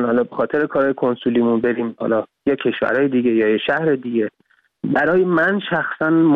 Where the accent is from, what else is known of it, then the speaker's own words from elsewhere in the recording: Iran; now in Hamburg, Germany; من به عنوان یه ایرانی که ساکن شهر هامبورگ هستم و همچنان پاس جمهوری اسلامی رو دارم،